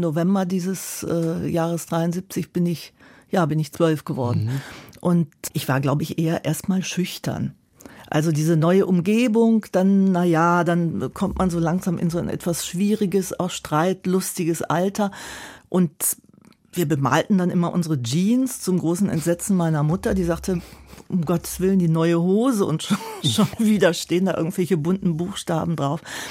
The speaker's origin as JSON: {"language": "German", "town": "Salzgitter", "region": "Lower Saxony", "country": "Germany", "tie": "born or raised there", "also_born_or_lived": "Kaiserslautern", "said": "Ich habe da eine ganz schöne Kindheit verbracht, Salzgitterbad. Damals, ja, Zonenrandgebiet hieß es. Am Harzvorland."}